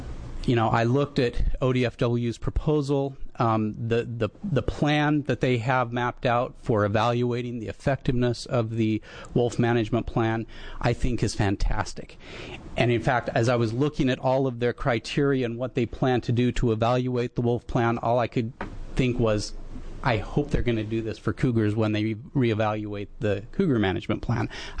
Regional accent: Idaho, United States; I look at what's going on in my home state of Idaho

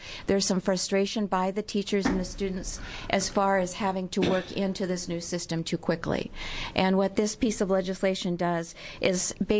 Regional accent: United States; I'm from Western Washington County.

